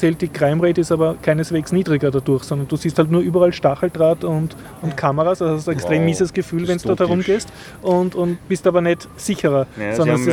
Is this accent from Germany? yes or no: no; Austria; Dann habe ich als Österreicher, das ist für mich eine erkennungsdienstliche Maßnahme.